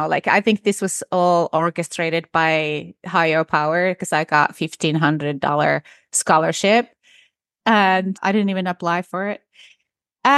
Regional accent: northern Finland, Finland; So I was born and raised in Finland, deep in the forest of North Finland.

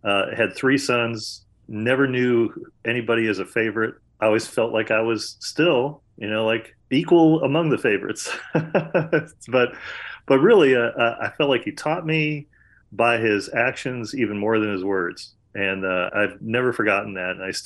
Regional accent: Liverpool, New York, United States; I grew up in Liverpool, New York, at the time the largest high school in New York State outside of the city boroughs.

